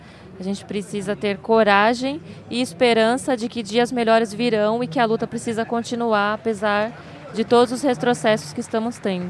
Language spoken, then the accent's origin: Portuguese; Brazil; É uma honra poder estar aqui enquanto brasileiro. Meu país está passando por um momento muito difícil de ataque à democracia